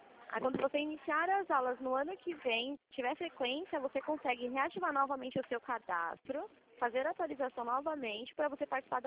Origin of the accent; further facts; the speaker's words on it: São Paulo, Brazil; eu sou de São Paulo, capital.